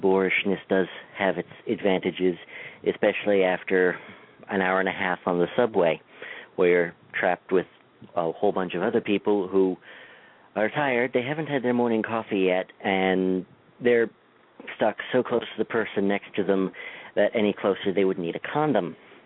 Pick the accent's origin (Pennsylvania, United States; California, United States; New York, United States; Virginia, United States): New York, United States; Queens; No, I grew up in Queens my entire life.